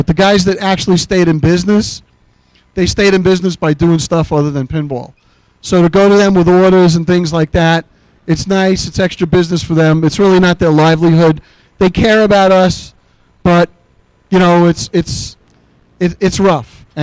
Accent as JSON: {"language": "English", "town": "Brooklyn", "region": "New York", "country": "United States", "said": "it's a Brooklyn attitude more than maybe Jersey Jack attitude because I'm from Brooklyn."}